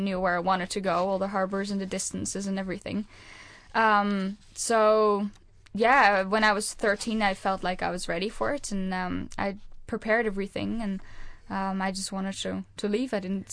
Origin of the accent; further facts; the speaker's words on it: Netherlands; seeing how they lived compared to where I grew up in Holland.